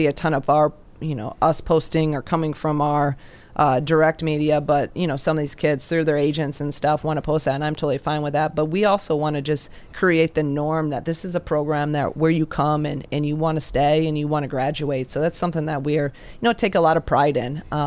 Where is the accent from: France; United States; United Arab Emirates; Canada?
United States; Iowa; So, you know, I'm from Iowa, and 20 some years of coaching, I've never gotten a kid from Iowa.